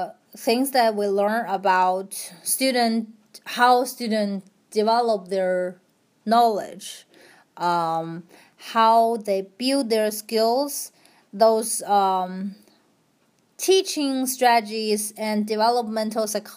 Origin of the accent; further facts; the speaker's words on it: China; I came from China, which was very different style of education or instruction.